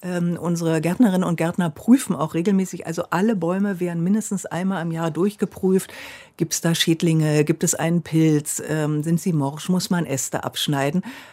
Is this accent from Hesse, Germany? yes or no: no; Berlin, Germany; Also ich bin ja Berlinerin.